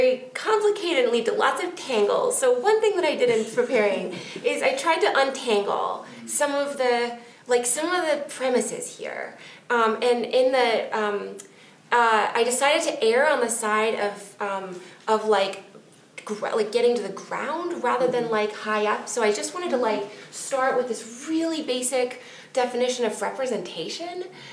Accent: Seattle, Washington, United States; now in Princeton, United States; I'm living right now in New Jersey, in Princeton, but I grew up in Seattle.

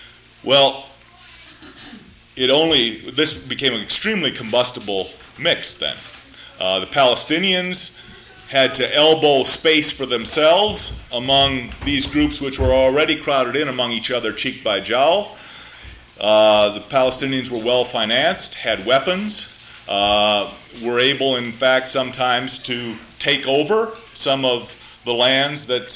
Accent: Mason City, Iowa, United States; in a town I grew up in Mason City, Iowa, our next door neighbor was a Lebanese grocer.

